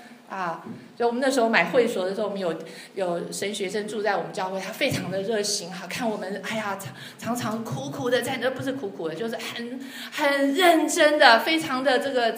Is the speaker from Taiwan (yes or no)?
yes; Hsinchu, Taiwan; 我们以前我是在台湾新竹长大的，